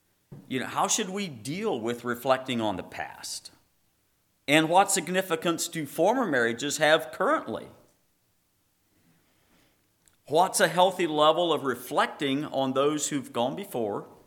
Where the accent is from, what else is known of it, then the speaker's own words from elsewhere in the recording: Plain City, Ohio, United States; from Plain City, Ohio, where it's nice and flat, safe to farm and everything.